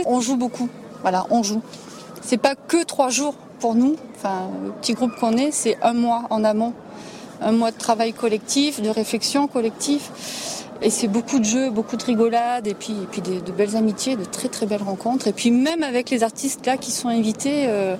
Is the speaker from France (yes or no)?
yes; Sisteron, Provence-Alpes-Côte d'Azur, France; Je suis d'ici, je suis de Sisteron.